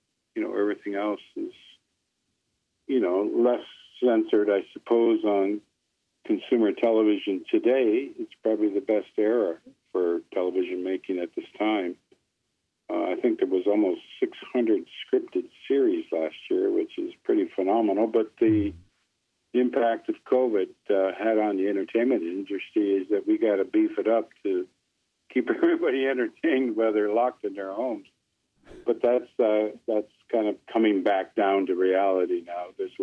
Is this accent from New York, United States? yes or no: yes; Buffalo, New York, United States; also born or lived in Ontario, Canada; I'm originally from Six Nations, born in Oswegan, Ontario, back in the 50s. Grew up in Niagara Falls and Buffalo, where a lot of our men were working in the construction business.